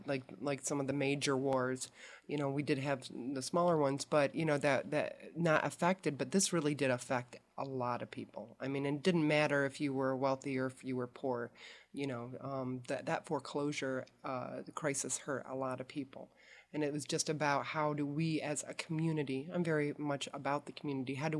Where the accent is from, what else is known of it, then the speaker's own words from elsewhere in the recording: Detroit, Michigan, United States; I grew up in Detroit.